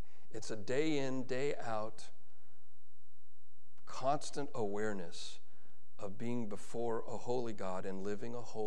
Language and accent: English; United States; So that's a custom that obviously as an American I wasn't used